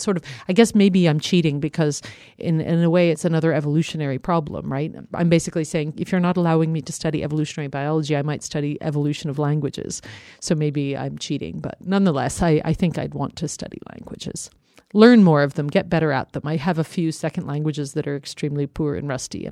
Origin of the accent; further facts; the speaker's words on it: Colorado, United States; I grew up in Colorado. I spent a lot of time in the mountains.